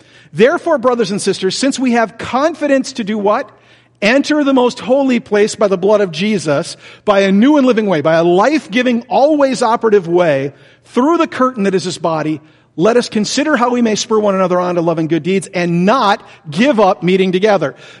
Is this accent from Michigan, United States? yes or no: yes; Michigan, United States; I grew up in the Nazarene Church in Lower Michigan.